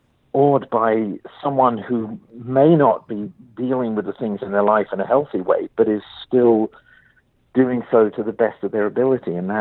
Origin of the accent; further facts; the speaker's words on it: New York, United States; English is a second language; also born or lived in San Francisco Bay Area / Alabama / Las Vegas / Los Angeles; now in Houston, United States; I grew up in New York and, you know, went to Hive School and there, and then moved to San Francisco Bay Area, then Alabama, Las Vegas, Los Angeles, Oregon, Los Angeles, and now Houston.